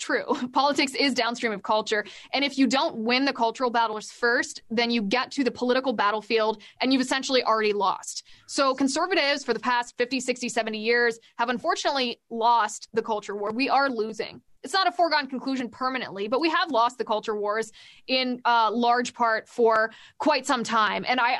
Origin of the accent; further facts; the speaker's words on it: Ohio, United States; So I grew up in the great Midwest in the state of Ohio, right outside of Cincinnati.